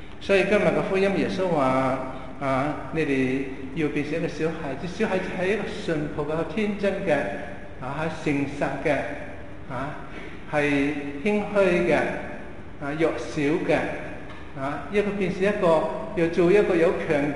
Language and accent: Cantonese; China; 呢個唔係我哋中國人應該有嘅思想嚟嘅